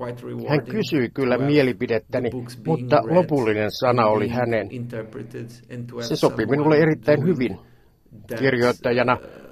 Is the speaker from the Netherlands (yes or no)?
no; Portugal; Finnish is a second language; kotimaassani on portugalilaisen identiteetin uudelleen löytyminen.